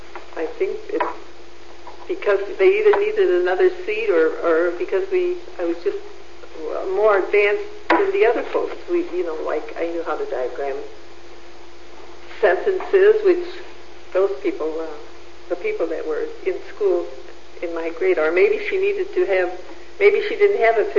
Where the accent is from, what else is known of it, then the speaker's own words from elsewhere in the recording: Detroit, Michigan, United States; born there; I was born in Detroit.